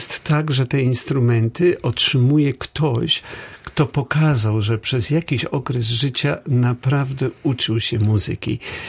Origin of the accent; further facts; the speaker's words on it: Poznań, Greater Poland Voivodeship, Poland; Taki stały punkt moich odwiedzin w Polsce, mimo że jestem z Poznania, za każdym razem przyjeżdżam także do Szczecina